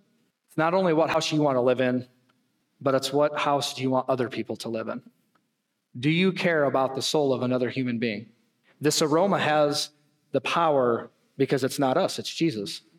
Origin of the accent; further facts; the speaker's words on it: United States; We deserve all of these things because I'm an American and I deserve it.